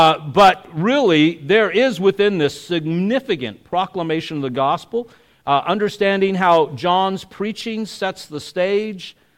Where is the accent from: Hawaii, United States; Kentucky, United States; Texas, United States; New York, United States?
Texas, United States; El Paso; or as we'd say in growing up in El Paso, Texas, he is the whole enchilada.